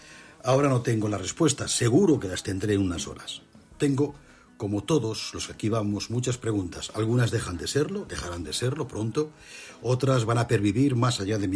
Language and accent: Spanish; Castilla-La Mancha, Spain; las que yo me como en el mes de agosto en mi tierra, que es La Mancha.